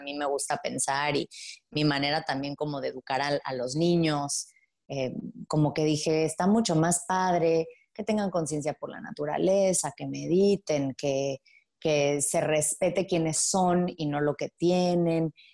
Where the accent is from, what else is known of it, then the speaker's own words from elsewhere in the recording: Playa del Carmen, Quintana Roo, Mexico; crecí en Playa del Carmen, mi mamá es de San Francisco, llegamos los tres, mi papá, mi mamá y yo, cuando Playa del Carmen era un pueblito de pescadores.